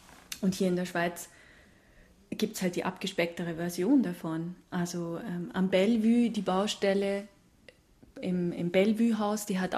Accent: Germany; ich bin in Deutschland aufgewachsen

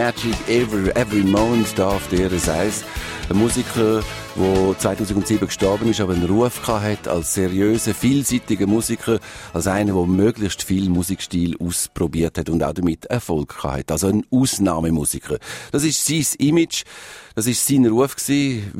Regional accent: Switzerland

